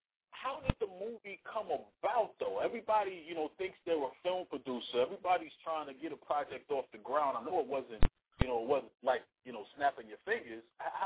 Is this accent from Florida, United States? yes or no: no; Queens, New York, United States; That's my place right there, Queens.